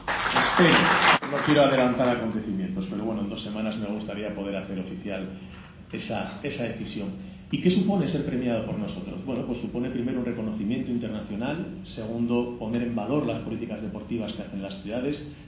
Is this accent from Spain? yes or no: yes; Spain; Yo soy español y en España usted sabe